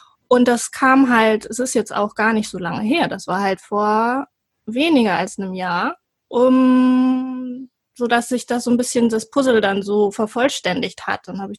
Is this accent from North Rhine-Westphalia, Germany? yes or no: no; Cuxhaven, Lower Saxony, Germany; born there; bin 34 Jahre alt momentan und bin geboren in Cuxhaven an der Nordsee und da bin ich auch gerade mit meinem Camper